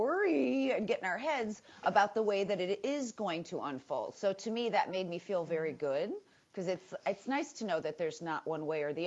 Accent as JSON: {"language": "English", "town": "Buffalo", "region": "New York", "country": "United States", "said": "when I lived back east and I was from Buffalo, which was a cold climate"}